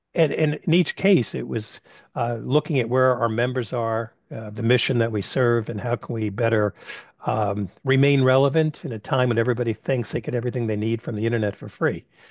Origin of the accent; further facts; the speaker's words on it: Brooklyn, New York, United States; accent: Brooklyn; It helped diminish my Brooklyn accent that I had. Didn't know I had it.